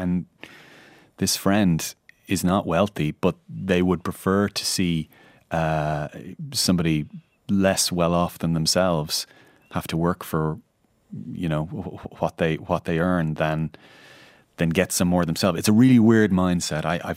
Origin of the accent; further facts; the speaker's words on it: Ireland; I hammed up the accent a bit. I came all the way from Ireland